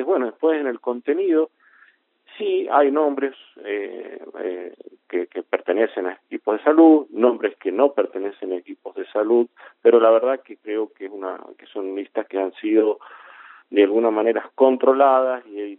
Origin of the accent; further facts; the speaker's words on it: San Rafael, Mendoza, Argentina; los dos somos de San Rafael, de personas que en el medio de San Rafael, un pueblo que tiene 200.000 habitantes